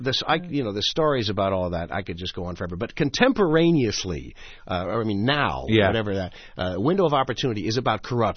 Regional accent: Goshen, Indiana, United States; born there; I was born in Goshen, Indiana.

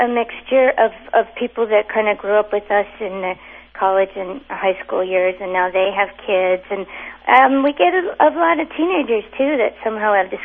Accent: Midwest, United States; I'm actually from the Midwest.

